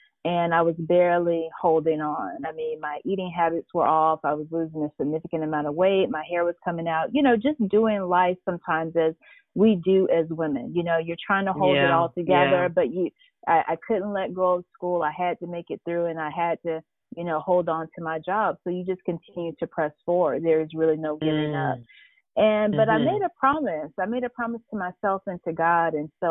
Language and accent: English; Augusta, Georgia, United States; I'm originally from Augusta, Georgia.